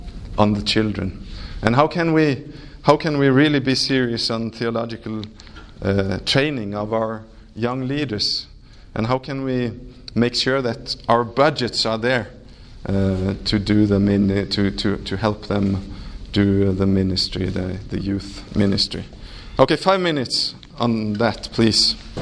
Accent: Norway; English is a second language; When I was growing up in Norway, in the mid to late 70s, as a very small kid, I was very into English football.

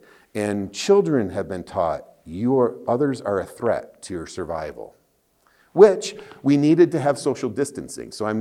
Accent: United States; I grew up in Dutch culture, in the U.S.

